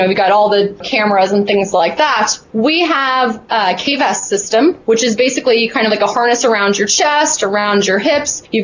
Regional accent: Cincinnati, Ohio, United States; I'm originally from Cincinnati area.

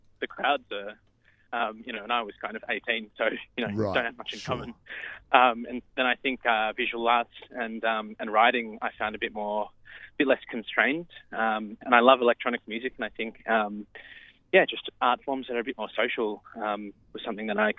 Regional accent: Australia; born there; I was born in Australia, even though my parents are Chinese

